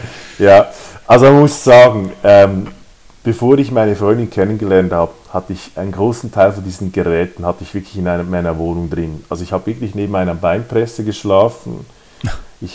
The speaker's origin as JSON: {"language": "German", "country": "Switzerland", "also_born_or_lived": "Greece", "said": "Ja, doch, ja. Also wir sind Schweizer"}